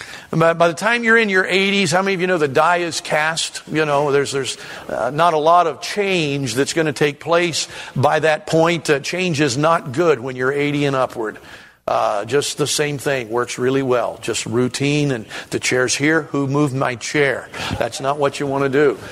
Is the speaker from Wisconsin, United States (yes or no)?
no; Kettering, Ohio, United States; It was in the home where I grew up years ago in Kettering, Ohio